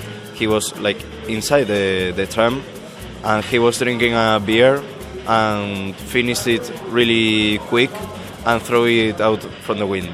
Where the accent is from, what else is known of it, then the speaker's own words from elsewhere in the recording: Spain; I come from Spain.